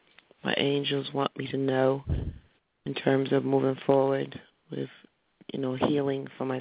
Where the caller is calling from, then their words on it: New Jersey, United States; I'm from New Jersey.